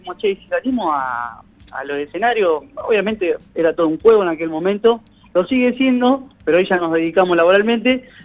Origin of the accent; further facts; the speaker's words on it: San Pedro, Buenos Aires Province, Argentina; Digo, yo soy de San Pedro